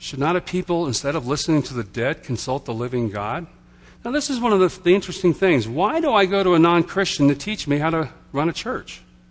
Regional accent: Beaumont, Texas, United States; born there; I was born in Beaumont, Texas originally, one of the most racist cities on this planet.

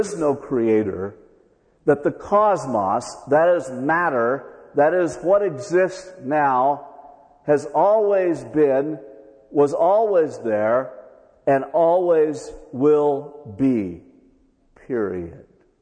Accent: Alameda, California, United States; I can remember as a kid growing up in Alameda in the East Bay, there was an estuary between Alameda and Oakland, so it made Alameda an island.

